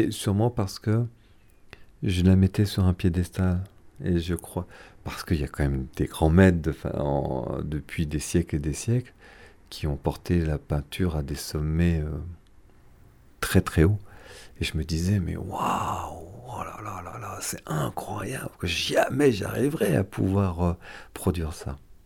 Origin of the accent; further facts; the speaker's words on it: France; born there; Je suis né en France. Je quitte rarement la France.